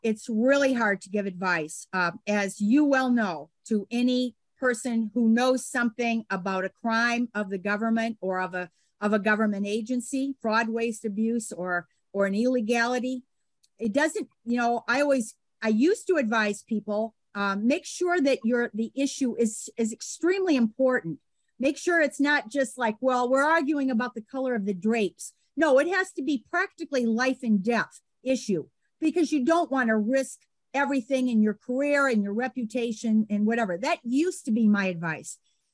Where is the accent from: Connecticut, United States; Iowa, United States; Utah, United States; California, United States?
Iowa, United States; And not only was he from Iowa, and I'm from Iowa, so I thought, well, there's a little connection there. You know, I'm from Iowa.